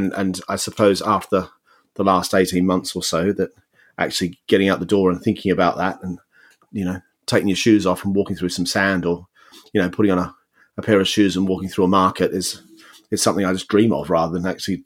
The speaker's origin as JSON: {"language": "English", "country": "Australia", "said": "And for me, I came from Australia where anything goes, you know"}